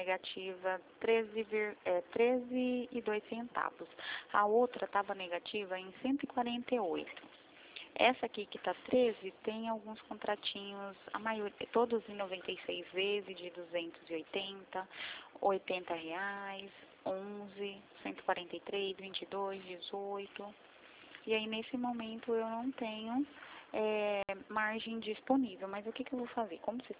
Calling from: Mogi Guaçu, São Paulo, Brazil; São Paulo. Tô no Mogi Guaçu, interior de São Paulo.

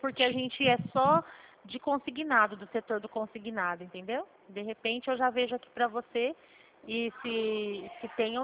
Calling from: Dracena, São Paulo, Brazil; Eu falo aqui de Dracena.

